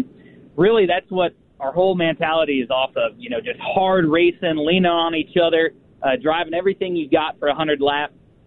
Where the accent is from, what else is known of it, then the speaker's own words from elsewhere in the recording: St. Louis, Missouri, United States; Well, growing up in St. Louis and a lot of family in Kansas City, going to be tough to beat.